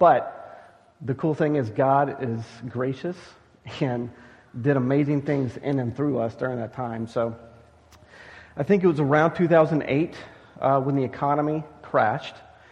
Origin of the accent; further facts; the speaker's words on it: Atlanta, Georgia, United States; I am originally from Atlanta, Georgia. Go Braves, Falcons, Hawks, Georgia Tech, et cetera, et cetera. I'm all teams Atlanta.